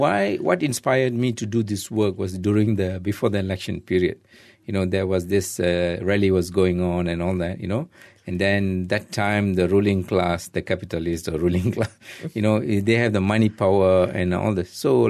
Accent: Malaysia; I'm a Malaysian.

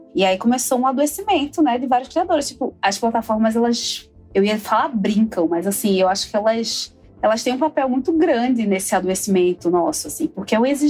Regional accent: Recife, Pernambuco, Brazil; Eu sou de Recife e é uma cidade maravilhosa que eu amo.

